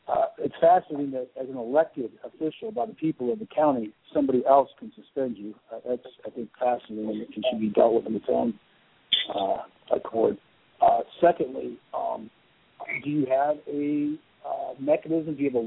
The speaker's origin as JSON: {"language": "English", "town": "Carlisle", "region": "Iowa", "country": "United States", "tie": "born or raised there", "said": "I grew up just south of Des Moines in a little town called Carlisle, Iowa."}